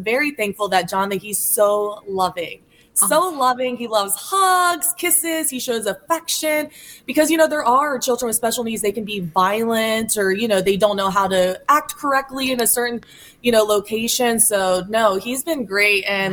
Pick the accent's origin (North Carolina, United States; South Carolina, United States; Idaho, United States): North Carolina, United States; Raleigh; Raleigh, North Carolina. I was born and raised there. Such a great place to live. I loved it. It's very diverse.